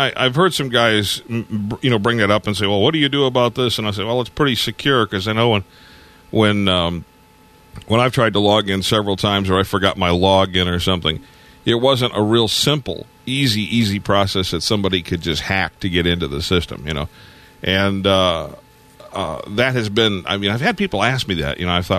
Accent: Detroit, Michigan, United States; I go to my hometown of Detroit and log into a machine somewhere

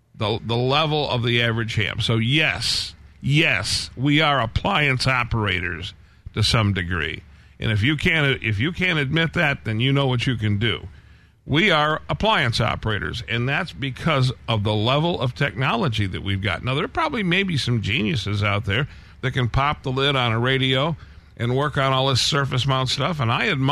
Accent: Detroit, Michigan, United States; well, hey, I'm originally from Detroit.

